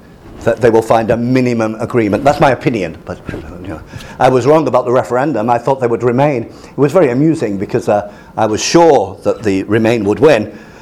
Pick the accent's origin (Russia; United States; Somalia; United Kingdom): United Kingdom; But I'm British, so next year, I probably can't get it.